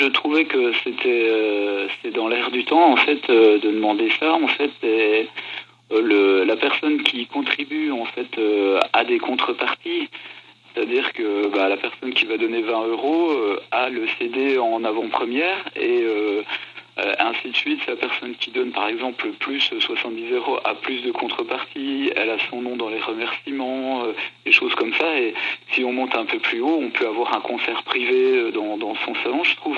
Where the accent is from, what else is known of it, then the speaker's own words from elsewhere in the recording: Pontarlier, Bourgogne-Franche-Comté, France; Alors les Pontisaliens me connaissent mieux forcément, puisque je suis de Pontarlier.